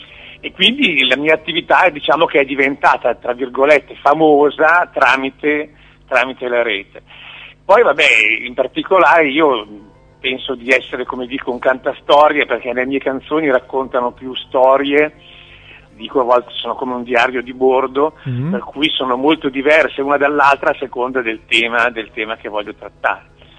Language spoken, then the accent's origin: Italian; Milan, Lombardy, Italy; now in Luxembourg; da quasi 25 anni sono abito in Lussemburgo, pur essendo un milanese